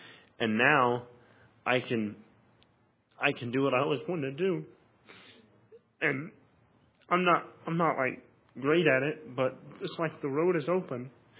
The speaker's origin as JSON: {"language": "English", "town": "Olive Branch", "region": "Mississippi", "country": "United States", "said": "I'm a senior music major. I'm from Olive Branch, Mississippi."}